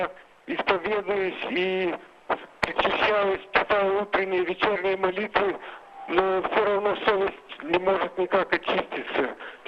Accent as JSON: {"language": "Russian", "country": "Moldova", "said": "я из Молдовы."}